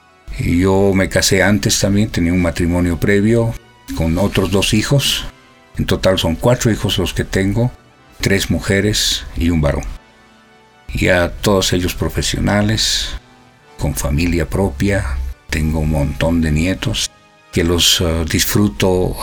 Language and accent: Spanish; Cochabamba, Bolivia; born there; Nací en Cochabamba, a mitad del siglo pasado, 1950. Vengo pues de una familia, padre y madre cochabambinos también. Mi abuelo era de origen alemán, de ahí el color, la cáscara, digamos, ¿no?